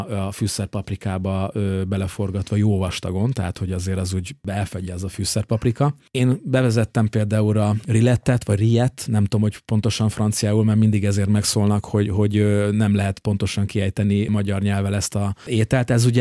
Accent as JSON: {"language": "Hungarian", "region": "Budapest", "country": "Hungary", "tie": "born or raised there", "said": "tehát én egy ilyen törzsgyökeres 11. kerületi budai gyerek vagyok. Én ott nőttem föl."}